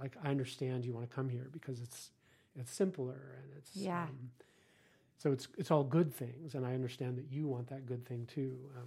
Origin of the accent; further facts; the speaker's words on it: Nampa, Idaho, United States; so I have this tricky little dance with people where I grew up in Nampa, you know, so I have this connection to Idaho